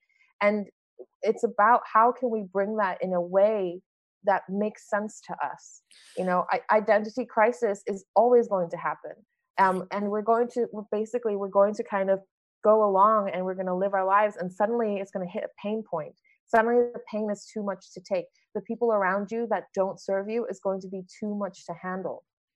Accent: Taiwan; also born or lived in Netherlands; So, you know, I grew up in Taiwan. Most people are entrepreneurial there, but they don't think you'll make it.

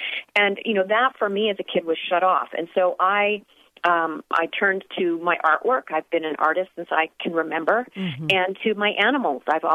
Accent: Canada; I grew up in Canada, so it was cold

